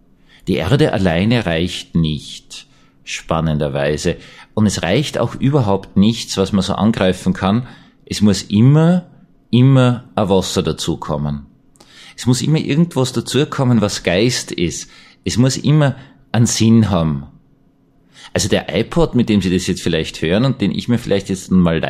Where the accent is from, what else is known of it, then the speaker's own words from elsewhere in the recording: Vienna, Austria; diesen Gottesdienst kannte ich als Wiener nicht.